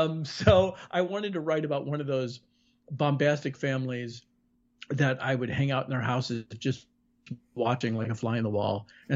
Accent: Chicago, Illinois, United States; Growing up in Chicago, I was reading about growing up in the suburbs. I didn't realize how many mob hits were going on all around me.

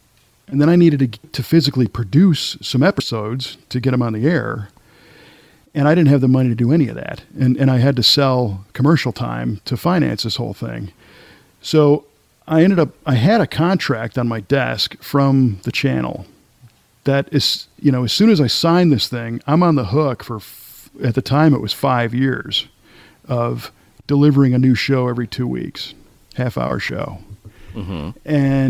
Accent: Park Ridge, Illinois, United States; And I grew up in the Chicago area in Park Ridge, Illinois.

